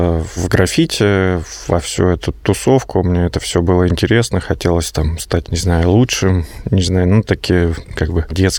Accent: Moscow, Russia; born there; also born or lived in Ivanovo, Russia; Я родился в Москве, родители у меня родились в Вичуге, вот, потом мама переехала в Москву, мы здесь с братом родились.

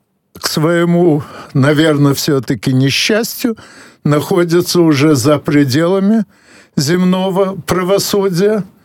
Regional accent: Odesa, Odesa Oblast, Ukraine; Ну, для меня, как уроженца и многолетнего жителя Одессы, это нормально, такой вот переезд.

